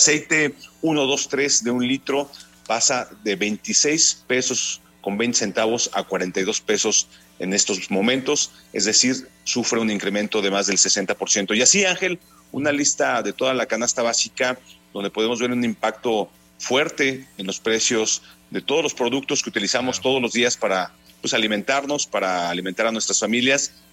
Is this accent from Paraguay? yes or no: no; Mexico; Este alimento básico para nuestra dieta como mexicano.